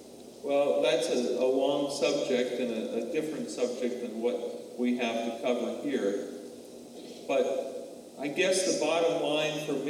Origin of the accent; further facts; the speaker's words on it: New York, United States; I'm a New Yorker. My idea of survival is to order in Chinese food.